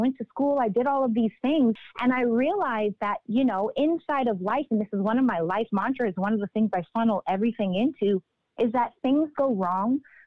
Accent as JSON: {"language": "English", "town": "Regina", "region": "Saskatchewan", "country": "Canada", "moved": "as an adult", "lives_now": "Los Angeles, United States", "said": "I am from Regina, Saskatchewan. Yes, I said it right. And that's in Canada. And I moved from Canada to Los Angeles to pursue acting."}